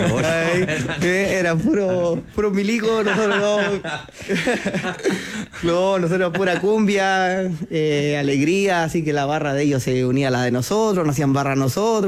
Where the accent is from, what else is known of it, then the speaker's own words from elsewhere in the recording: Puente Alto, Santiago Metropolitan Region, Chile; Aparte que yo soy de Puente Alto, y un saludo a la comuna.